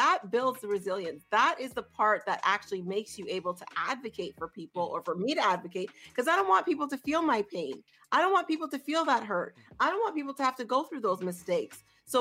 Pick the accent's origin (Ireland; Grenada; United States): Grenada; Pomeroy, Saint David; We are St. David's Pomeroy, man. Come on now. We in country.